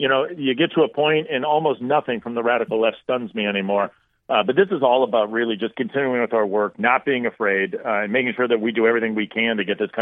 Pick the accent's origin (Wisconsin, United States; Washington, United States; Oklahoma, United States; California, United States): Wisconsin, United States; It's why it's hard in my home state of Wisconsin to find people that are willing to run for school board and city councils.